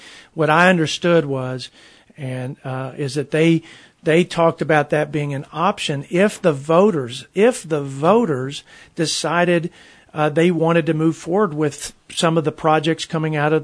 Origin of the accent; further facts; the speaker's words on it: Texas, United States; what I've learned over the years from growing up in West Texas